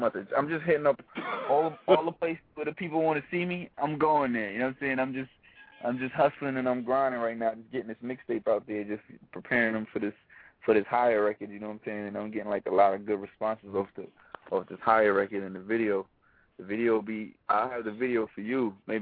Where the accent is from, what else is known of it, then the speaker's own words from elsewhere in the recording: Saint Andrew, Jamaica; I'm from St. Andrews, up in the, when you get to the airport, from the airport to my house, it's like 3.5 hours.